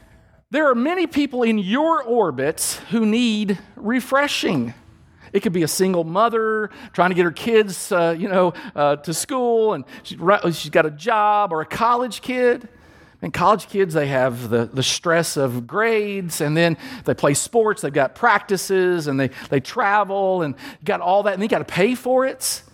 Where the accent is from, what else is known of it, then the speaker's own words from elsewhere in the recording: Kentucky, United States; When I grew up in Kentucky, and we would play basketball in the summer, and we usually played at my house